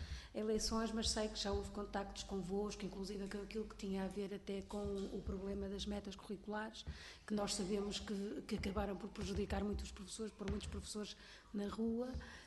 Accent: Norte, Portugal; no Norte, eu venho do Norte

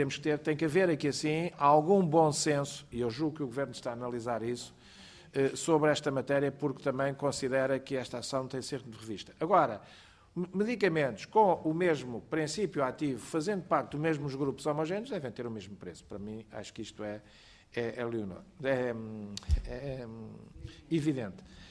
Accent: Portugal; como português e como responsável

